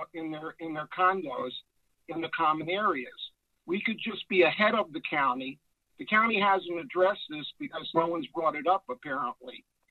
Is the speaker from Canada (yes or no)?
no; Miami Beach, Florida, United States; born there; I was born in Miami Beach and still live here.